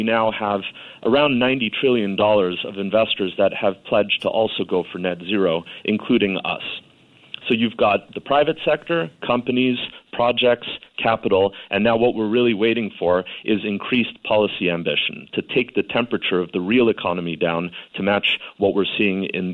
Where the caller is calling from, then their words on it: London, United Kingdom; And I'm dialing in from London, and here in the UK